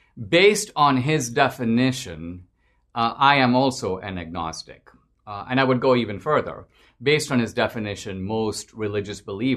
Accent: India; I grew up in India where the vast majority of people are Hindu, not Christian as I am, or Muslim, not Christian.

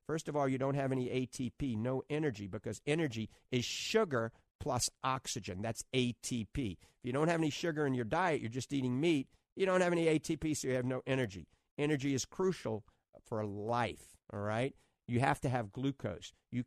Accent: New Orleans, Louisiana, United States; accent: New Orleans; That's my New Orleans accent coming out.

